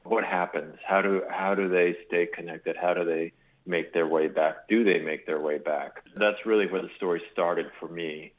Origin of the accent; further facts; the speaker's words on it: Brownsville, Texas, United States; yes, I grew up in Brownsville, and yes, I go back quite frequently